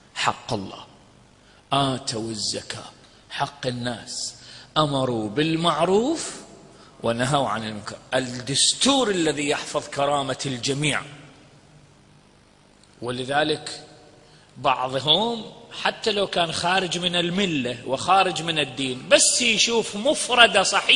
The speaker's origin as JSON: {"language": "Arabic", "region": "south", "country": "Iraq", "said": "انا من الجنوب"}